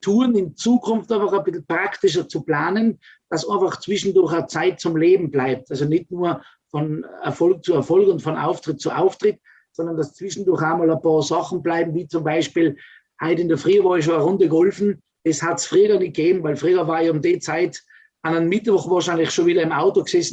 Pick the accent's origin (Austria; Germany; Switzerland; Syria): Austria; Tyrol; nicht so sensationell schön sind, die haben trotzdem teilweise schon einen höheren Preis als bei uns in Tirol die schönsten Zimmer.